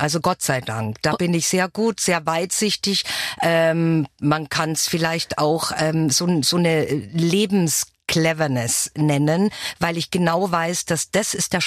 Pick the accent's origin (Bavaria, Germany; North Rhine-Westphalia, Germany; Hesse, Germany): Bavaria, Germany; Munich; Ja, ich auch. Ich bin ein original Münchner Kindl.